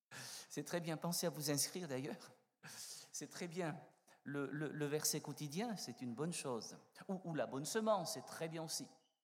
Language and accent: French; south of France, France; vous savez, moi, je suis un méridional